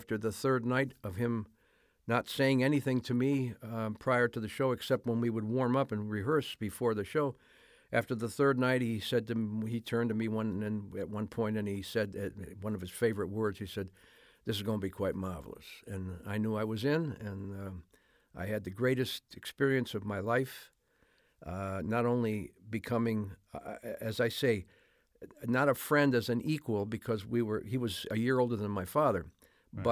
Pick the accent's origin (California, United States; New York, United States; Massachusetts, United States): New York, United States; Syracuse; born there; also born or lived in Rochester; I lived in Syracuse and Rochester, New York. I was born in Syracuse